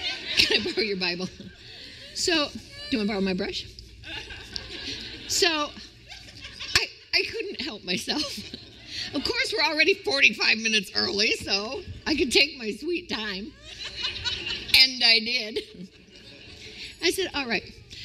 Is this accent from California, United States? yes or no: no; Florida, United States; I grew up in Florida. I wouldn't put a toe in the water for all the tea in China.